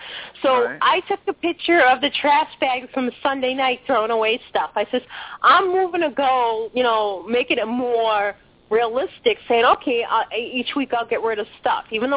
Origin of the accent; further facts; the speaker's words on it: Boston, Massachusetts, United States; now in Maine, United States; Well, I live in Maine now. I'm originally from Boston. I go up north, so now it's like even colder up here.